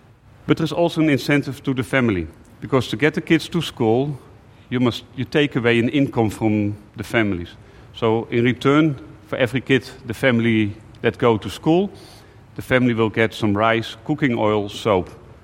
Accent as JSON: {"language": "English", "country": "Netherlands", "said": "And here I am, I'm from Holland, you know."}